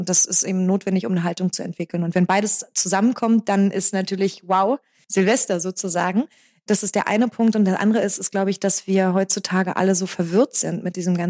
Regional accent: East Germany, Germany; dann komme ich noch dazu aus dem Osten.

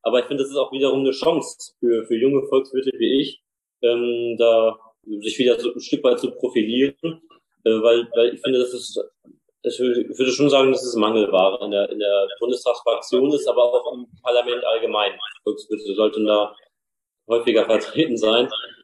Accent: Nidderau, Hesse, Germany; Ich in Nidderau, wo ich herkomme, eine Kleinstadt im Osten vom Rhein-Main-Gebiet

